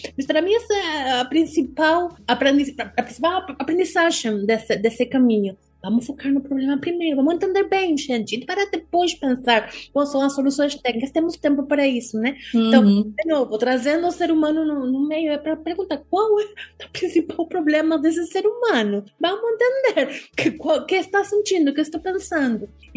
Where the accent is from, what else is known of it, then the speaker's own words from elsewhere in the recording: Argentina; Portuguese is a second language; Se vocês estão ouvindo um sotaque um pouco estranho, porque sou argentina.